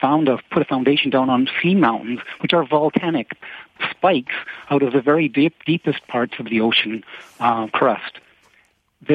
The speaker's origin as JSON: {"language": "English", "country": "Canada", "said": "As a Canadian who has worked in a Canadian aquarium, and we have the largest coastline in the world"}